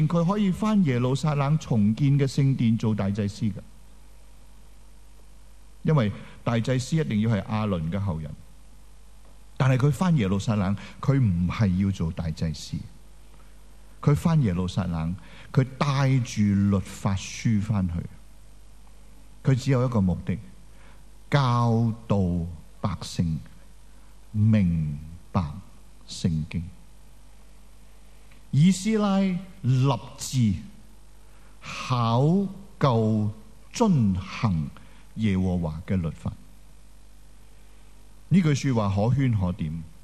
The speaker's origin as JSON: {"language": "Cantonese", "country": "Hong Kong", "said": "我哋香港人好明啊"}